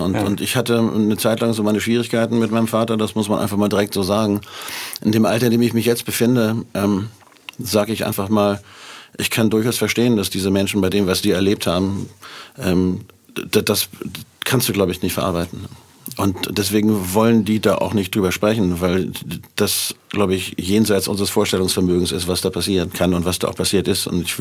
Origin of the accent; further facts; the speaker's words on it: Isernhagen, Lower Saxony, Germany; also born or lived in Hamburg; Wir sind beide in Hamburg geboren, aber als Thorsten geboren wurde, waren wir theoretisch schon in Isernhagen. Das ist bei Hannover, Groß-Wohl-Wehl, die Ecke.